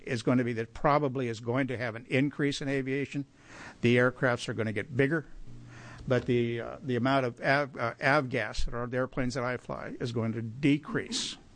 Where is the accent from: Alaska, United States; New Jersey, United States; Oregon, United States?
Oregon, United States; Grants Pass; I was raised in Grants Pass. I'd love to get back to Grants Pass, but our family and our grandkids are in Portland.